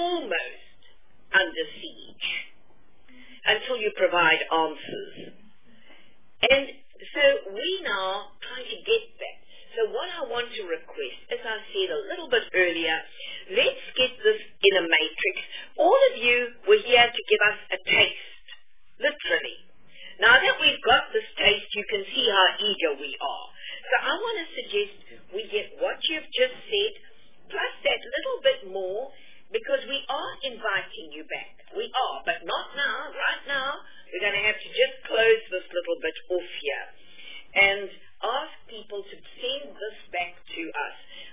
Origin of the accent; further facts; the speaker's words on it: Gauteng, South Africa; because I come from Gauteng.